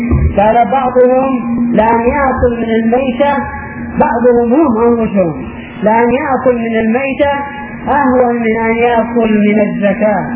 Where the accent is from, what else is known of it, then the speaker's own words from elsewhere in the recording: Saada Governorate, Yemen; لكن بقي عندنا في اليمن هذا في صعد هنا